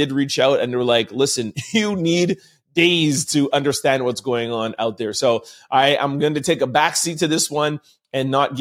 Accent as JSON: {"language": "English", "town": "Montreal", "region": "Quebec", "country": "Canada", "said": "I'm from Montreal, Quebec. We know that there was a lot of Haitians that come here. I've grown up and been around a lot of Haitians."}